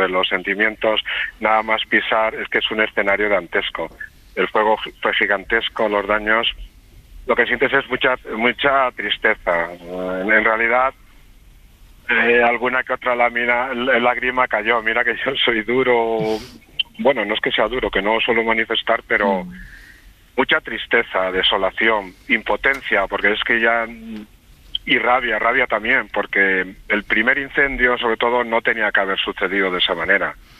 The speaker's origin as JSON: {"language": "Spanish", "region": "Castile and León", "country": "Spain", "said": "Yo soy de la Tedo, en la comarca de Aliste, al sur de la Sierra de la Culebra."}